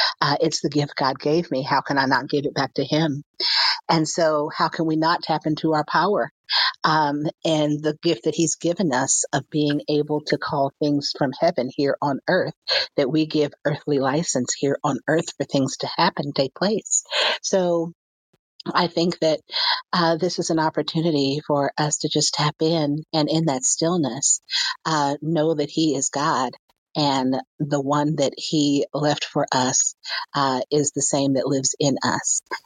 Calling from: Atlanta, Georgia, United States; Hey, everyone. I'm calling in from Atlanta, Georgia.

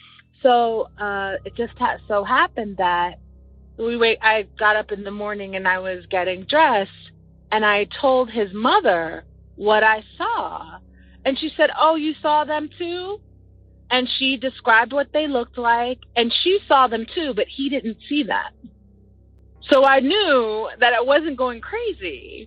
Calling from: Silver Spring, Maryland, United States; I'm calling from Silver Spring, Maryland.

